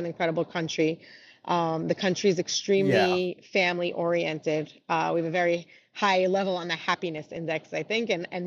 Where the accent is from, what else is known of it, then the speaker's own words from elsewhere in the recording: New Jersey, United States; But I grew up in New Jersey in a Jewish Orthodox family, Orthodox community. Went to a Jewish day school, and Israel was just always part of the conversation